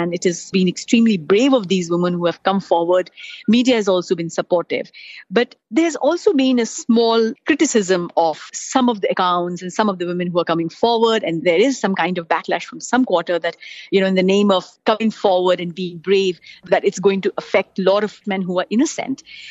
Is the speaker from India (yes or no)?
yes; India; I think for me, as an Indian woman, this is a big change.